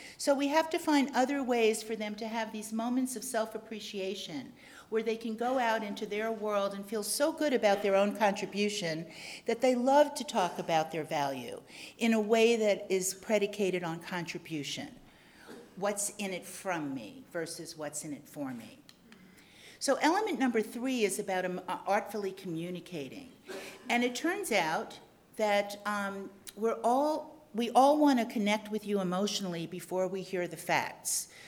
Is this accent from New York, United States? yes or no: yes; New York, United States; Well, I am from New York, and I do talk fast